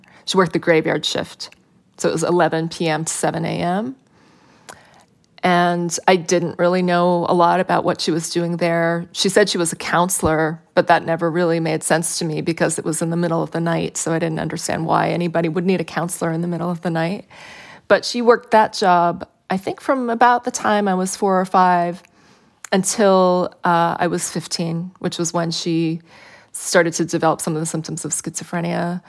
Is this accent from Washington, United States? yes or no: yes; Chehalis, Washington, United States; experiences like this sort of accumulated over the time that I grew up in Chehalis, and especially as I got older, when I was a teenager